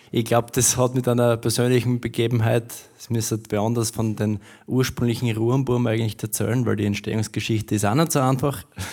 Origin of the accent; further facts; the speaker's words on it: Styria, Austria; ich sage jetzt einmal aus der Oststeiermark, drei Leute von uns